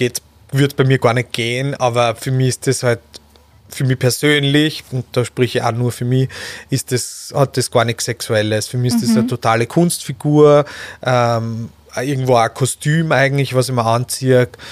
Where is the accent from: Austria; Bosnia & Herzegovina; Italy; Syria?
Austria; Stadtschlaining, Burgenland; Ja, meine Heimatstadt, Stadt Schleining